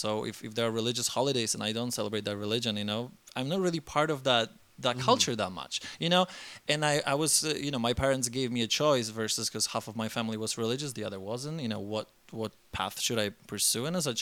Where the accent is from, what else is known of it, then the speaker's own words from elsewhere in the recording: Poland; moved away; growing up in Poland.